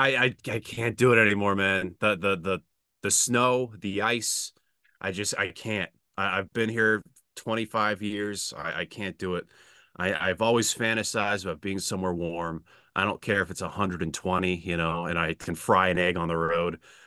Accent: Holliston, Massachusetts, United States; also born or lived in Framingham; Yeah, I was born in Framingham. I've been in Massachusetts my whole life. I've been here in Holliston.

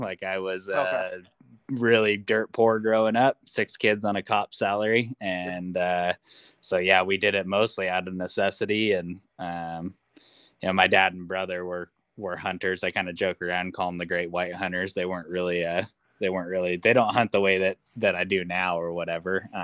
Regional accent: Idaho, United States; Yep. Cool. I grew up in Idaho, born and raised.

